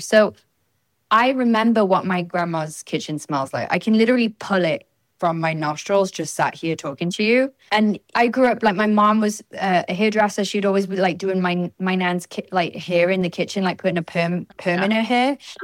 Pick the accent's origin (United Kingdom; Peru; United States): United Kingdom; Wales; I grew up in South Wales where that is not a job perspective that a lot of people will go for